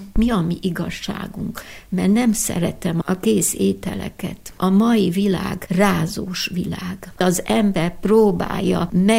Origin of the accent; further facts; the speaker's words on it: Zakarpattia Oblast, Ukraine; Én kárpátaljai vagyok. Ebben a világban kisebbségi sorsot éltem át, mint evangélikus és mint magyar.